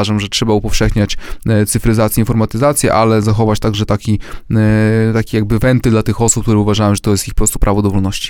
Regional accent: Podlaskie Voivodeship, Poland; ja jestem raczej tak z duszy po prostu z Polski północno-wschodniej, z województwa podlaskiego. Urodziłem się na ziemi murzyńskiej, no i generalnie uważam, że po prostu tu są moje korzenie.

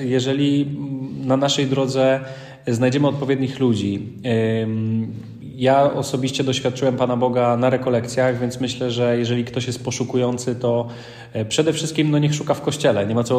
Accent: Poznań, Greater Poland Voivodeship, Poland; nie tylko dlatego, że jesteśmy z Poznania

